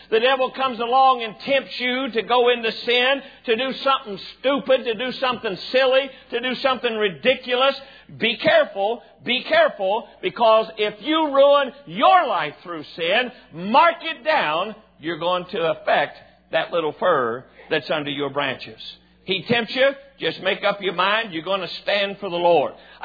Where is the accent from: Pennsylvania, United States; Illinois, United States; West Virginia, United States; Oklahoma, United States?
West Virginia, United States; Cross Lanes; also born or lived in Brookhaven; when I was just a little guy growing up in Brookhaven and Cross Lanes, West Virginia